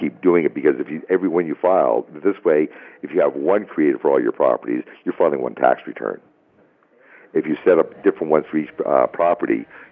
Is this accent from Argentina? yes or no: no; Toronto, Ontario, Canada; I was born in Toronto, lived here all my life.